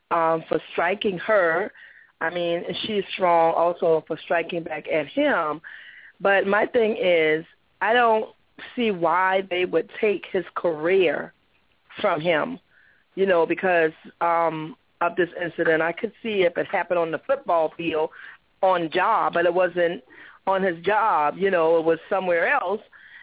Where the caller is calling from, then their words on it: Jacksonville, Florida, United States; from Jacksonville.